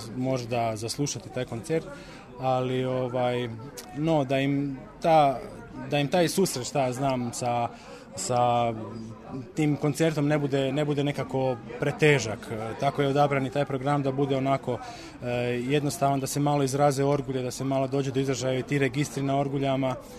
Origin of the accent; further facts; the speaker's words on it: Rijeka, Primorje-Gorski Kotar County, Croatia; rodom sam iz Rijeke, a završio sam studij u Zagrebu